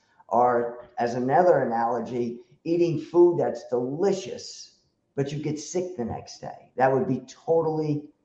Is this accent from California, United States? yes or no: no; New Jersey, United States; Yeah, I'm from New Jersey.